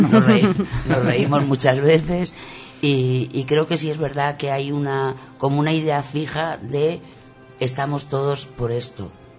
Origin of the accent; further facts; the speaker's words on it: Madrid, Community of Madrid, Spain; Creo que es con otra niña que de las Danaides, que también es de Madrid, creo que somos las únicas que no somos extremeñas